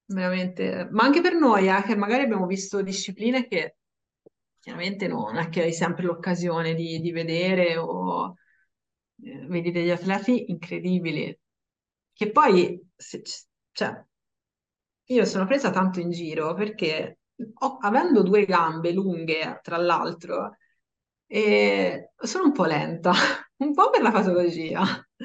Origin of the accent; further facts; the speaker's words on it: Livorno, Tuscany, Italy; Allora, io sono livornese.